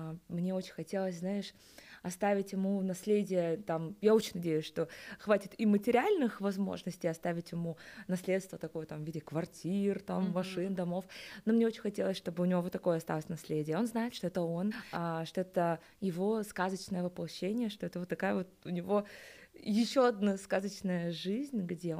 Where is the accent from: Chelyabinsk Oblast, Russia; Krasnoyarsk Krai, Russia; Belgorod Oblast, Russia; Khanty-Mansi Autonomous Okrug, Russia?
Chelyabinsk Oblast, Russia; born there; я родилась сама в Челябинской области, муж мой из Свердловской области, и там у нас живут все наши родственники.